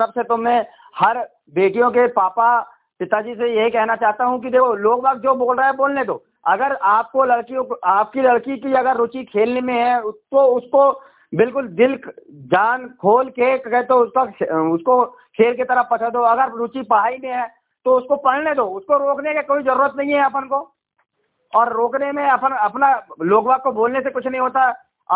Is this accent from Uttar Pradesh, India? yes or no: no; Umreth, Madhya Pradesh, India; मैं ग्राम पंचायत उमरेठ का महावीर का रहने वाला हूँ